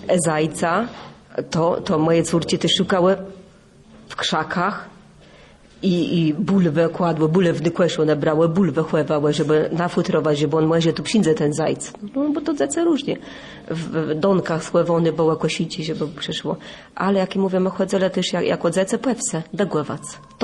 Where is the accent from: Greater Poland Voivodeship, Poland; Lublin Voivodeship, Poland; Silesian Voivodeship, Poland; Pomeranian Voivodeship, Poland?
Pomeranian Voivodeship, Poland; Musimy. Nie ma loni łede u nas na Kaszabach.